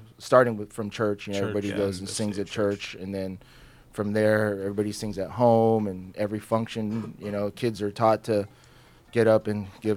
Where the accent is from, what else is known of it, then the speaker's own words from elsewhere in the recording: Fiji; I'm from Fiji, born and raised.